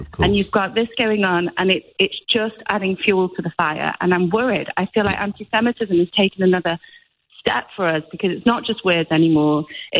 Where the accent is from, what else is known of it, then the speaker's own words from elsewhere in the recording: Manchester, North West England, United Kingdom; I'm actually Jewish and I'm from Manchester